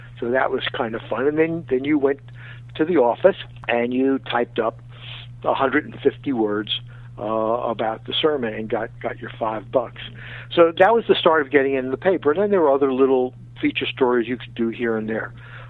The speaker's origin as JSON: {"language": "English", "town": "Queens", "region": "New York", "country": "United States", "tie": "born or raised there", "said": "I mean, all my friends from Queens, you know, were amazed and amused that I became the sports writer."}